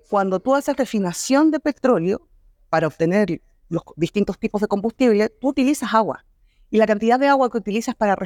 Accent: Osorno, Los Lagos, Chile; soy de la ciudad de Osorno, de Chile, que es una ciudad que queda aproximadamente a 1000 kilómetros de Santiago, que es la capital de Chile.

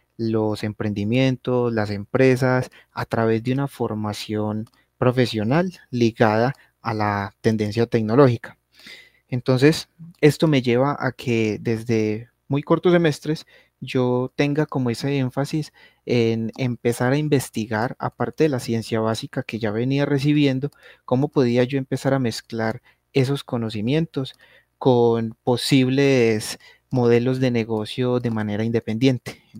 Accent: Circasia, Quindío, Colombia; also born or lived in Armenia; Soy quindiano, nací en Armenia, pero la mayor parte del tiempo he vivido en Circasia, Quindío, que es un municipio muy, muy cercano.

